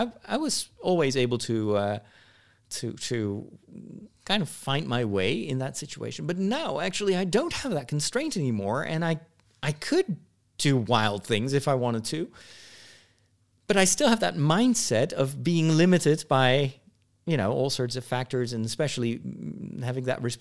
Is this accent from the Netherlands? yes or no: yes; Netherlands; English is a second language; But I always felt more of an international citizen than a Dutchman. Proof is in the pudding. I'm speaking English right now.